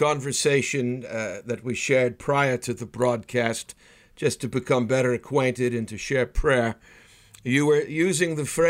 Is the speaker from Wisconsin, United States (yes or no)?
no; Everett, Massachusetts, United States; I hail from Everett, Massachusetts, which is adjacent to Malden.